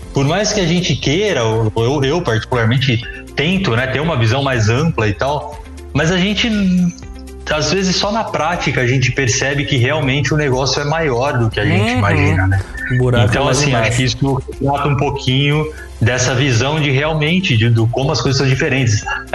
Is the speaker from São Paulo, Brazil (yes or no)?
yes; São Paulo, Brazil; Eu também nasci em São Paulo, cresci no interior e tal, enfim.